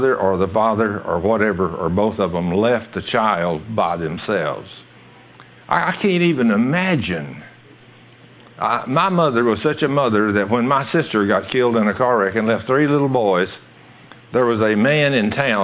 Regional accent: Goldthwaite, Texas, United States; we lived in Goldsway, Texas, and I was raised in Goldsway, Texas, and that's only 100 miles from Austin, Texas.

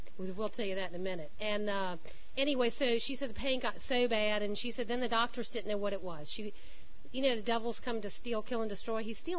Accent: Maryland, United States

